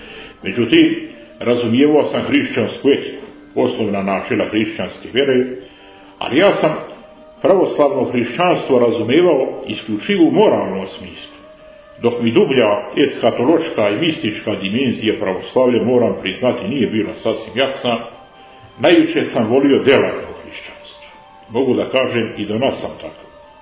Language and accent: Serbian; Cetinje, Montenegro; Moje djetinjstvo na Cetinju bilo je prilično teško i traumatično iz više razloga.